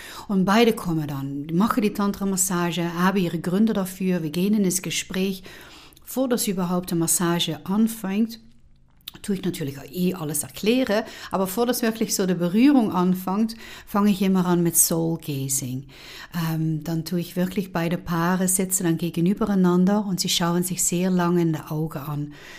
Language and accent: German; Netherlands; German is a second language; wie ich als Niederländer